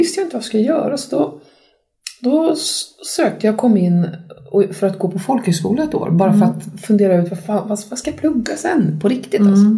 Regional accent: Östergötland, Sweden; now in Uppsala, Sweden; Jag kommer från Östergötland.

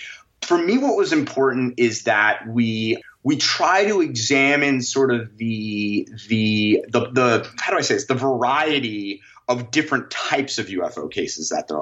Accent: New York City, New York, United States; I grew up in New York City, as did our showrunner.

